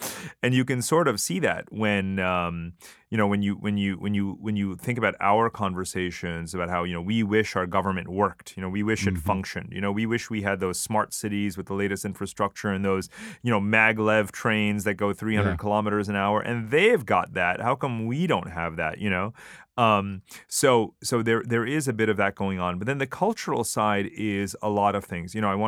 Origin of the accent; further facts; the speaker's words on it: United States; now in Singapore; because obviously I grew up as an Asian American, you know, and that's what I was called. Obviously, I'm totally American, but I'm Asian.